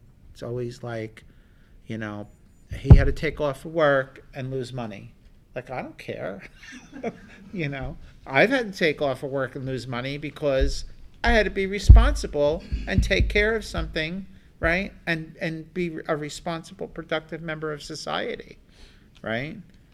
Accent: New Jersey, United States; I'm from New Jersey. You would think I would go, but drugs were more important.

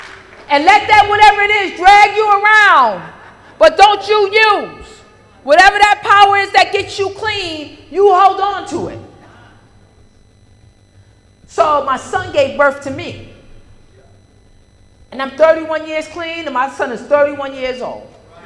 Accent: New York City, New York, United States; And I come from New York City, right?

